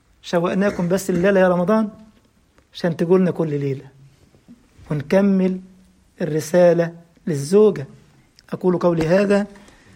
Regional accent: Egypt; لما رحت الجيش سنة 90 خدمة العسكرية عندنا في مصر إجباري، لازم تاخد لك سنة مؤهلات العليا.

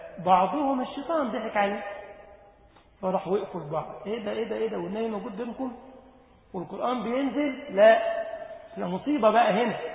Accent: Egypt; انا عزيز ان انا مصري

